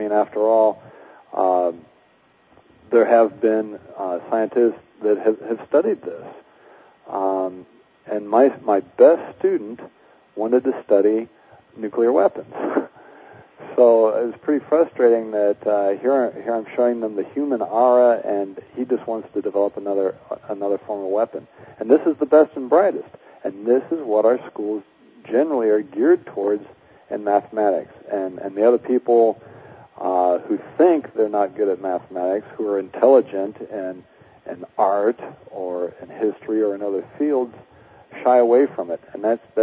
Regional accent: United States; now in Czech Republic; no, I'm an American.

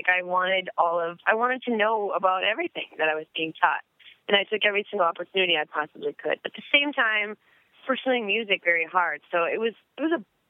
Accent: North Dakota, United States; you know, we're talking in very rural Midwest. I grew up in North Dakota.

